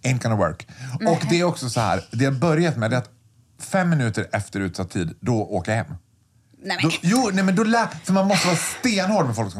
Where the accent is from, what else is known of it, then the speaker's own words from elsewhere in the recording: Borlänge, Dalarna County, Sweden; jag är född och uppvuxen i Borlänge och började jobba med smink.